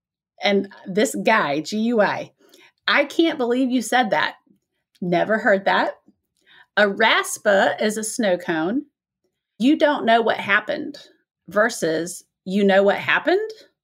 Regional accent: Midwest, United States; accent: Midwest; Apparently, this is my Midwest accent, colloquialism.

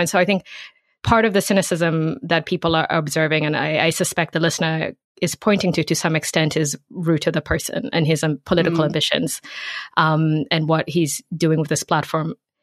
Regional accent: Kenya; as a Kenyan, this is going to come out as vain

